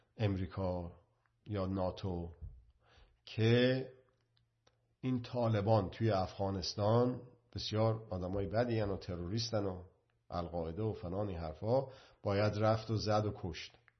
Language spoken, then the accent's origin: Persian; Iran; حالا باز دوباره بسیار خودخواهانه نگاه بکنه آدم به عنوان یک ایرانی، به ایران و ایرانیان میرسه.